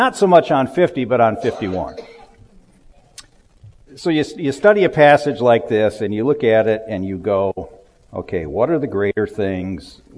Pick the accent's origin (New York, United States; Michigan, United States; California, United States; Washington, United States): Michigan, United States; Yeah, but we're from Michigan. We're off the hook here.